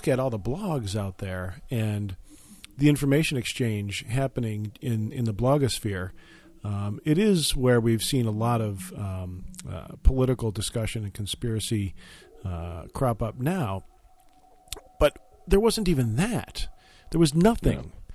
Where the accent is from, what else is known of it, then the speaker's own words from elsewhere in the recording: Buffalo, New York, United States; And growing up in Buffalo, I mean, there might be one I can get from L.A.